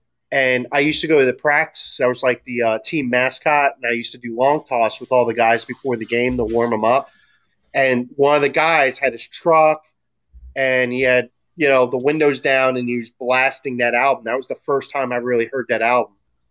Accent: Tampa, Florida, United States; You know, growing up in Tampa, it was – I mean, YNF was more still like more album orientated.

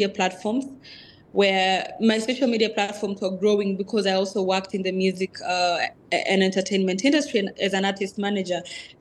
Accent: Kenya; from Maasai community here in Kenya.

